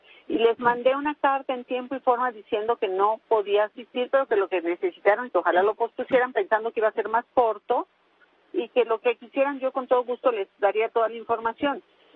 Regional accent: State of Mexico, Mexico; Yo soy del Estado de México, ni hay elecciones ahorita.

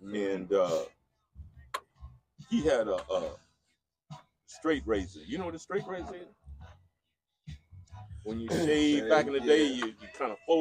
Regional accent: Watts, California, United States; I'm from Watts, California, back in the day before the Watts riots.

